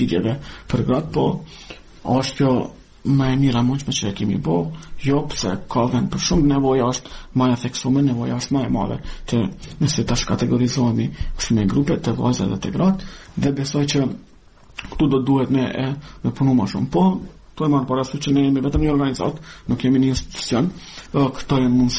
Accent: Kosovo; Ne, si Kosovar, si pjesëtar të komuniteteve në Ashkali dhe Gjipjan

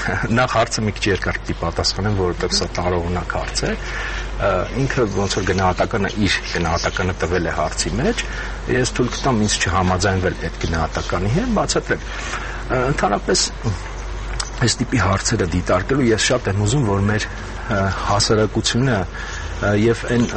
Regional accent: Yerevan, Armenia; ինձ որպես երևանցի դա ռեալ հուզող խնդիր է

